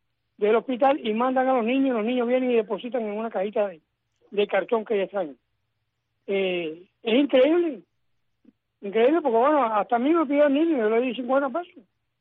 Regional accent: Cuba; Es una realidad que como cubano la sufro.

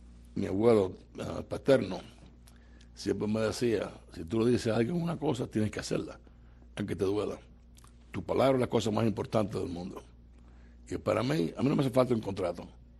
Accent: Camagüey, Cuba; born there; cuando yo vi el Camagüey, donde yo nací, y las calles, y los edificios, y destrucción, yo empecé a llorar

